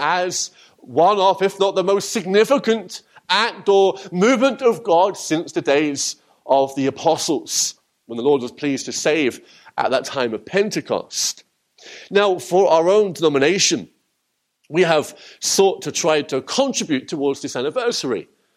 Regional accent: England, United Kingdom; That is like me, as an English person, celebrating the 4th of July.

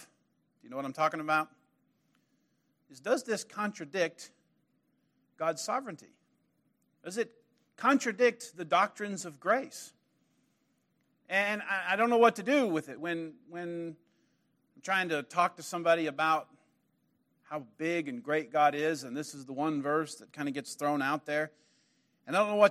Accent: Springdale, Arkansas, United States; also born or lived in Alabama; My wife's from Fort Smith. I'm from the Springdale area. We have been in Alabama for the past 10 years. We're back in town for a little while.

